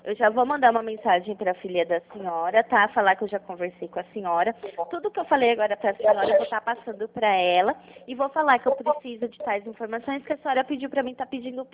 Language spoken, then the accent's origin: Portuguese; Pirassununga, São Paulo, Brazil; eu não sou de São Vicente, eu sou de Pirassununga.